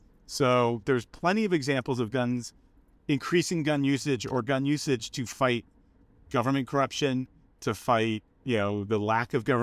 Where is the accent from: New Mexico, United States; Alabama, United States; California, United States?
California, United States; Los Angeles; So we're in Los Angeles. I grew up in Los Angeles. I remember the Rodney King riots.